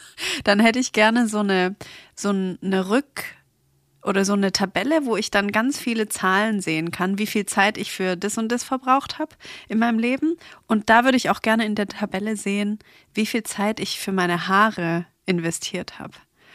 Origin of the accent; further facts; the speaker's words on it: Stuttgart, Baden-Württemberg, Germany; ich komme aus Stuttgart.